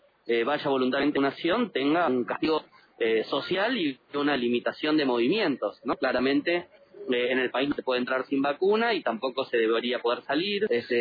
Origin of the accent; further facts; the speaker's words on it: Avellaneda, Buenos Aires Province, Argentina; Yo soy de Avellaneda, me vacuné a 5 cuadras de mi casa